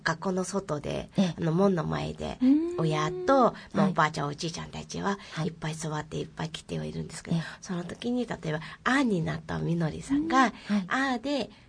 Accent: Mongolia; Japanese is a second language; now in Japan; いや私たちモンゴル人には雨っていうそういう考え方がないっていうか

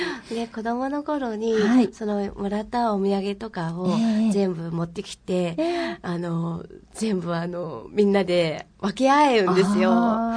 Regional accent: Mongolia; Japanese is a second language; 私たちはモンゴル人がみんながモンゴルのデルでは行きたいなっていう

